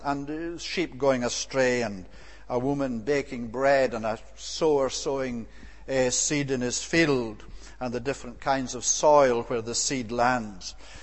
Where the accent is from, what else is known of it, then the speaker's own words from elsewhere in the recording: Scotland, United Kingdom; I remember when I was brought up in Scotland, there was a loch near us